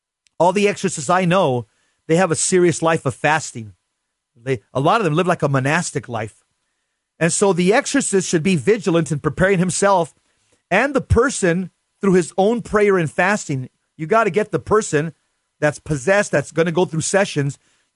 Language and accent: English; United States; I'm Mexican American, so I'm saying this from personal knowledge